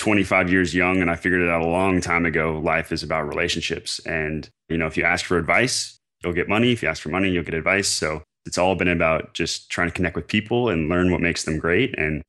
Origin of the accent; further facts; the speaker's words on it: Hood River, Oregon, United States; he's very integrated with the sports community in my hometown, little town, Hood River, out of about an hour out of Portland, Oregon.